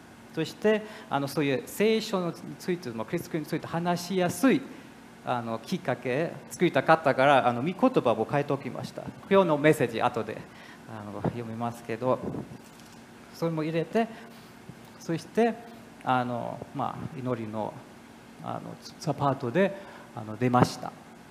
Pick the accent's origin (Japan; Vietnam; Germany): Germany; これは、まあ、僕はドイツ人です。